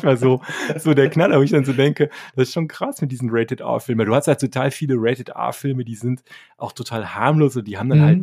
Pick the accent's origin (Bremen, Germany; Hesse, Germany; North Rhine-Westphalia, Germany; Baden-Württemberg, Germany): North Rhine-Westphalia, Germany; ich bin ja aus der Kölner Ecke